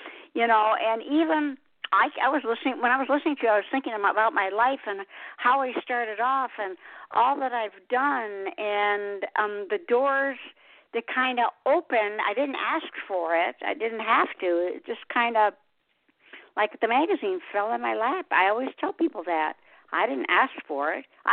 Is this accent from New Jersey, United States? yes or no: no; Detroit, Michigan, United States; And I came from Detroit. You've probably heard about Detroit and all the horrors there.